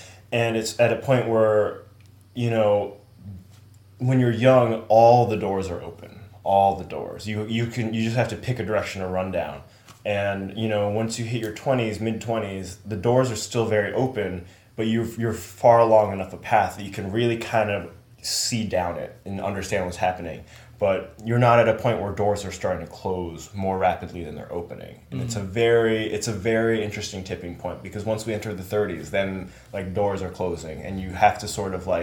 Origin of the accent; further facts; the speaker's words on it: New Hampshire, United States; born there; if you were to ask me, I would say New Hampshire, because I mean I was born in New Hampshire, but my Korean identity is very ab